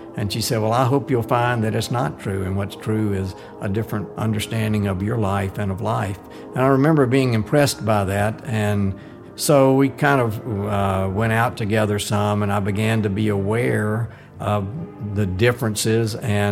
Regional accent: Arkansas, United States; And I had never experienced that in growing up in Arkansas.

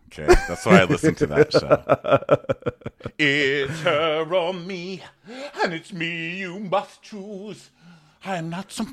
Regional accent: India; I'm Indian. Don't know if anybody's heard.

